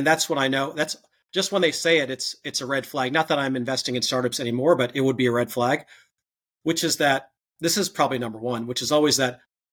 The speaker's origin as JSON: {"language": "English", "town": "Chicago", "region": "Illinois", "country": "United States", "said": "Like you, I'm from the Chicago area. I went to public schools, was fortunate to go to Princeton for my undergrad"}